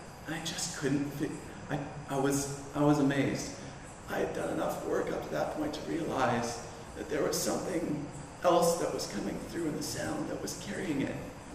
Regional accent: Canada; Actually, I went to England, so I'm from Canada.

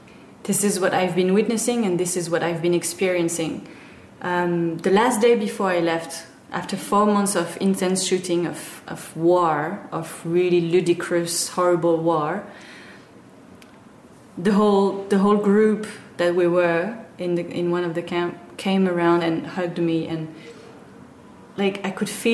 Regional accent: Paris, Île-de-France, France; English is a second language; now in Oroville, United States; growing up in Paris, I couldn't imagine that life was so beautiful and so blissful.

